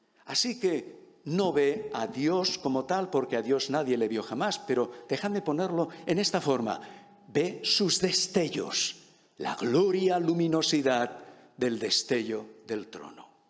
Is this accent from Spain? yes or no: yes; Málaga, Andalusia, Spain; born there; yo soy malagueño de nacimiento, entonces siempre me ha gustado el mar y contemplar el mar.